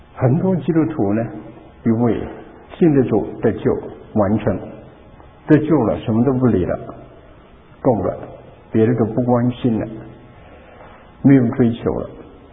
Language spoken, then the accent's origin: Chinese; North China, China; 在中国，我在北方长大，冬天呢是围着火炉的，起初是烧木块，后来就烧煤炭。